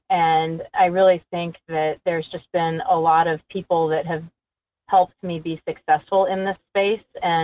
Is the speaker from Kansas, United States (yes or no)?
yes; Emporia, Kansas, United States; Really, for me, was about an economic driver for Emporia, Kansas, for my hometown, for the place where I grew up and where my kids were going to grow up and where we had businesses.